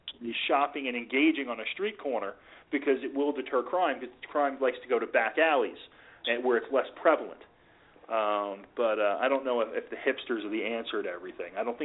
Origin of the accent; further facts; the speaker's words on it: Atlantic City, New Jersey, United States; We're from Atlantic City, and Atlantic City's not doing as well as it has done in the past.